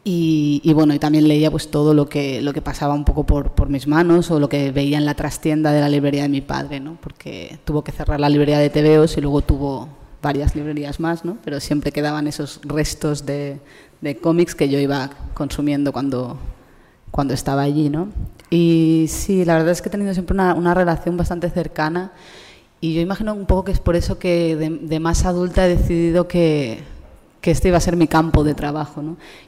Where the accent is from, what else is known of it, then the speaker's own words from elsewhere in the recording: Palma de Mallorca, Balearic Islands, Spain; mi padre fue la primera persona que tuvo una tienda, una librería de tebeos especializada en Palma de Mallorca, de donde yo soy.